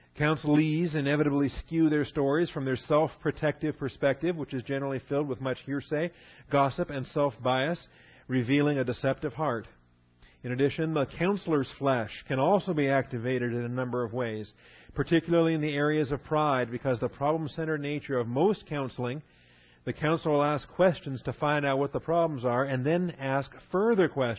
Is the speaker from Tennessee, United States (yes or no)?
no; Washington, United States; I grew up in Washington State, so we love our loggers, the logging industry, and we appreciate the paper that's produced by good, hardworking loggers.